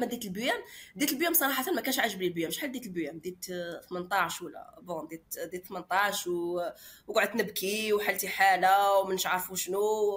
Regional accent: Algeria; وانا هذاك هو واش كنت شايفه بلي واش خصو الميديسين عندنا في الجزائر

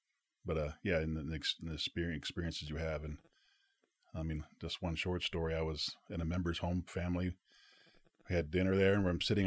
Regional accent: Denver, Colorado, United States; and that stood for Colorado Denver Mission, and I'm from Denver.

